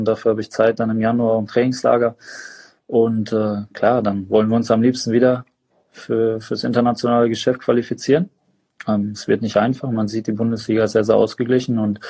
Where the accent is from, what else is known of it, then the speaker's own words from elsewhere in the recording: North Rhine-Westphalia, Germany; ich komme ja aus der Nähe von Dortmund, bin ja da groß geworden